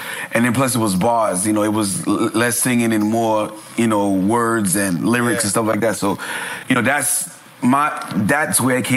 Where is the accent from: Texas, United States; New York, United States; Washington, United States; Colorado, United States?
New York, United States; Brooklyn; I was born and raised in Brooklyn.